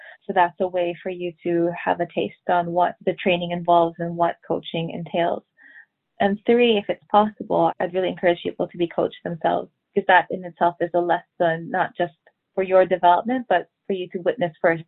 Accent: Philippines; I'm originally from the Philippines

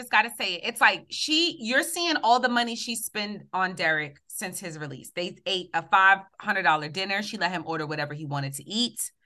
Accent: New York, United States; especially with the New York couples, like because I'm from New York

